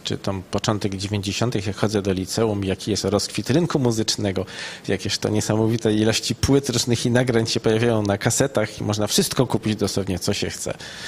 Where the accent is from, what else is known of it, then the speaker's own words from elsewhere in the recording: Kraków, Lesser Poland, Poland; jak miałem tam lat 6, to byłem świadkiem demonstracji na rynku głównym w Krakowie, bo wychowywałem się w tym mieście